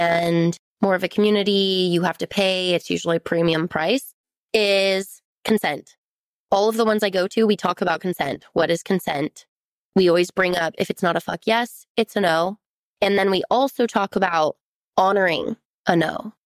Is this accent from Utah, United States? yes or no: yes; St. George, Utah, United States; I'm from St. George. I'm from small towns and they're there.